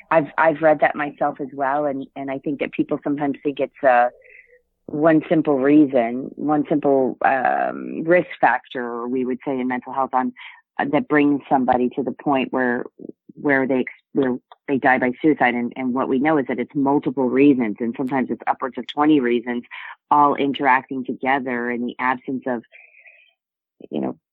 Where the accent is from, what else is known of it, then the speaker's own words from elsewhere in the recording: New England, United States; I grew up on Navy bases around the world and largely in New England and towards his latter years.